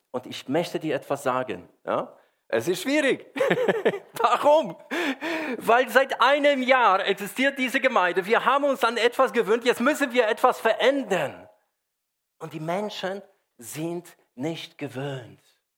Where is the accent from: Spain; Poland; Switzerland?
Poland; German is a second language; now in Germany; Ich lebe 26 Jahre in Deutschland und manche Sprüche sind Volksweisheit. Gell? Ich komme ursprünglich aus Polen, nicht aus der schönen Schweiz, Amerika oder Frankreich, wie einige glauben.